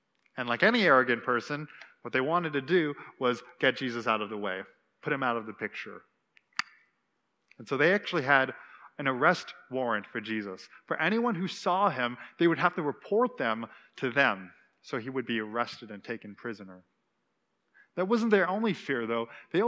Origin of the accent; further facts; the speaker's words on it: Canada; I'm a Canadian. I live in a democracy